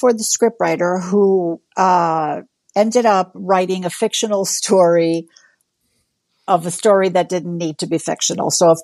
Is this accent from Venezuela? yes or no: yes; Venezuela; English is a second language; moved away; not only did they not speak English, of which I can relate because I'm from Venezuela. When I came here, I didn't speak English either